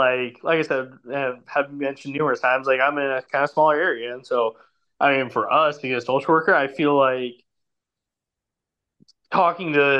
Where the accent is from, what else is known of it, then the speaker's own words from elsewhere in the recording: Idaho, United States; Once again, I'm from Idaho. I don't know how to read. It's like the south of the north.